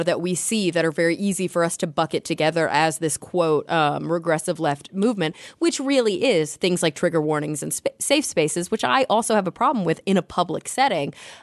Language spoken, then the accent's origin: English; Texas, United States; now in California, United States; I grew up in Texas, but that's not why.